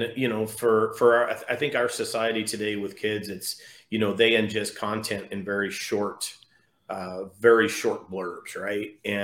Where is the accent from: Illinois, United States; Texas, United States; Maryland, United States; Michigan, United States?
Texas, United States; I'm from Texas